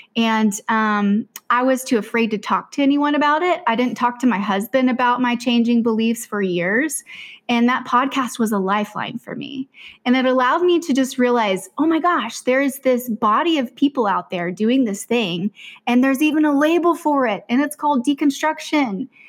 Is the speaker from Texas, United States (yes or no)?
yes; Texas, United States; also born or lived in Tennessee; I'm originally from Tennessee, but I grew up in Texas mostly. And I went to UT Austin.